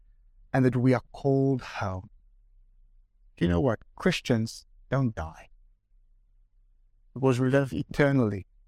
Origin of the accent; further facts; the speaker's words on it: South Africa; I'm from South Africa. Yeah? And South Africa is where real men are made.